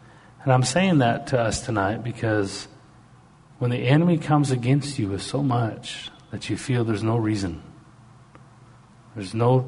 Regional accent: Canada; And I'm Canadian. Canadians drive, hey, you're in my space, back off.

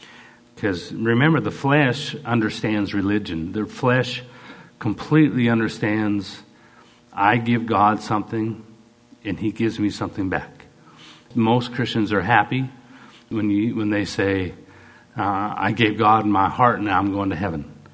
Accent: Canada; and I'm a Canadian boy, so we'd always have fun

